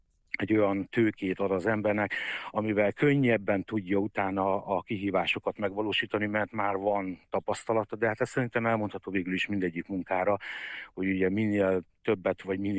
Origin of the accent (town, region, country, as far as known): Hungary; born there